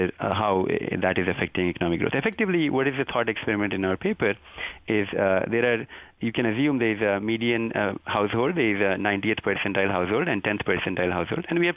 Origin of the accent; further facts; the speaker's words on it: India; now in United States; I am from India, and education is what has given me the opportunities that this country has allowed me to get as well.